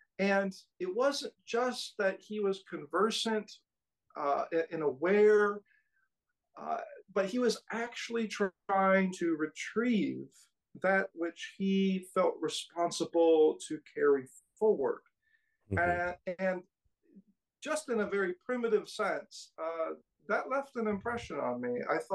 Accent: California, United States; now in Kansas City, United States; I'm from California originally, and though I'm now in Kansas City and love the Midwest. I grew up in more or less just a free church type environment.

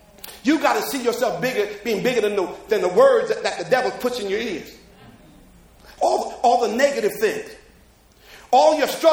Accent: Jersey City, New Jersey, United States; But I just tell people, Jersey City, they say, where are you from? I said, Jersey, New Jersey. I said, nice place to be from.

